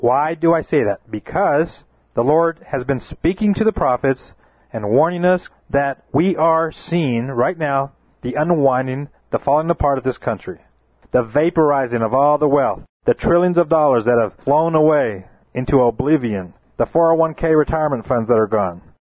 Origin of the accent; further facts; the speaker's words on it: United States; Because I know Americans. I know what Americans are like. I'm an American myself.